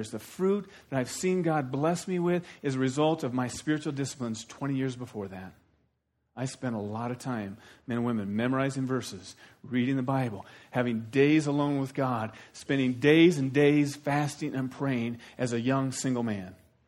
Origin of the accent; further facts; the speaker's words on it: Iowa, United States; I know there's zucchini because I'm from Iowa.